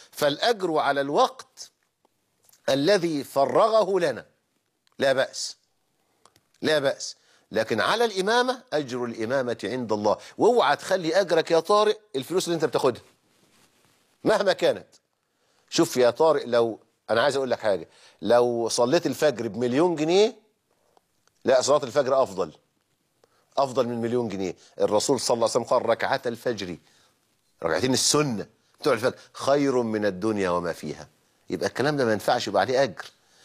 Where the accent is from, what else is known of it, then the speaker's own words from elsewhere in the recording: Egypt; احنا عندنا في مصر